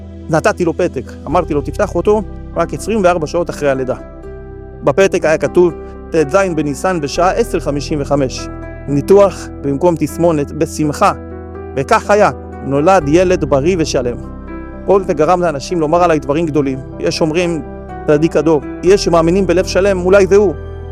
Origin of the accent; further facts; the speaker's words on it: Girona, Catalonia, Spain; also born or lived in Seville; כשהייתי בן 3, הורי התמודדו עם פשעים כלכליים ועברנו לגור בספרד. את ילדותי העברתי ברובע היהודי העתיק של גירונה, עירם של ענקי הרוח, הרמב"ן ורבנו יונה.